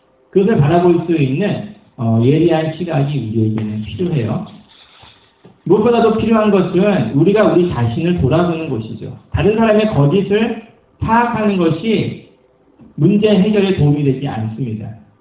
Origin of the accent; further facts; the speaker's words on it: South Korea; 제가 깜짝 놀랐습니다. 한국인의 입장에서.